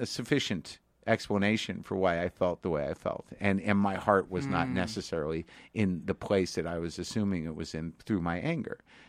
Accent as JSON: {"language": "English", "country": "United States", "said": "look, I'm an American person."}